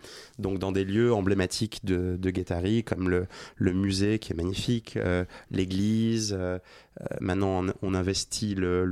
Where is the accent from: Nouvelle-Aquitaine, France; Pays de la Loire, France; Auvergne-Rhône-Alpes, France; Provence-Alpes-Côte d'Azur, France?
Nouvelle-Aquitaine, France; j'ai grandi dans le Pays Basque.